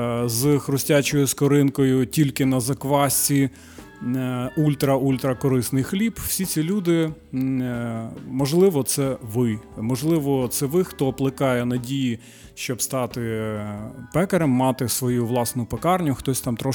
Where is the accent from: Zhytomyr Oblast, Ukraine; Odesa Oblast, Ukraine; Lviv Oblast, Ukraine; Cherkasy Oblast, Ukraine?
Cherkasy Oblast, Ukraine; now in Kyiv, Ukraine; я сам не з Києва, я з Черкащини, Шевченків край, і вже 16-й рік я живу в Києві.